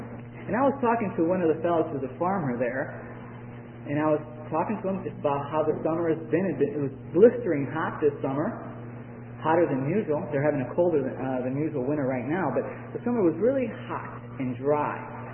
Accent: Chicago, Illinois, United States; I grew up, I was born in Chicago, youngest of six.

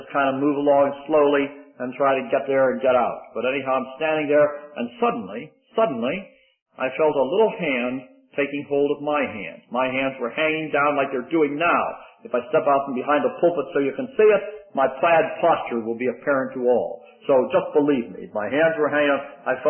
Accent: Pittsburgh, Pennsylvania, United States; I was raised near Pittsburgh, so I've been a fan of the Pittsburgh Steelers all these years

